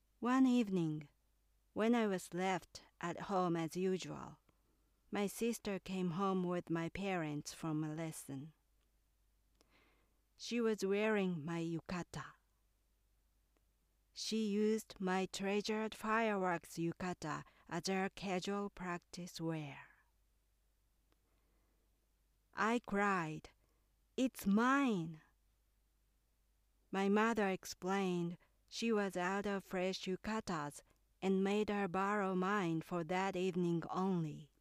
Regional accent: Kyoto, Japan; English is a second language; My hometown is in Kyoto, which is a popular tourist destination in Japan.

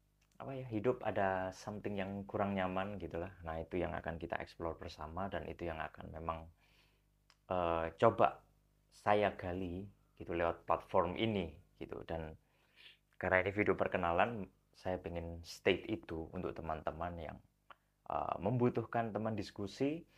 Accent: East Java, Indonesia; kalau bahasa kita orang Surabaya, Sidoarjo itu kayak gemes gitu ya.

